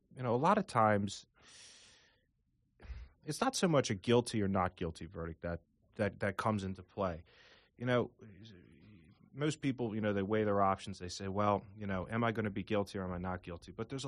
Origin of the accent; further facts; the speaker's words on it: Philadelphia, Pennsylvania, United States; I grew up in Philadelphia all my life. My family's originally from South Philadelphia.